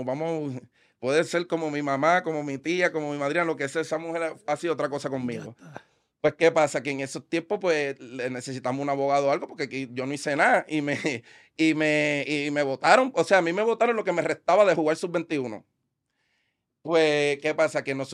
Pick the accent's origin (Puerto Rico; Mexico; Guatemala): Puerto Rico; Bayamón; en Redville, en Bayamón, de donde yo soy criado full de Redville.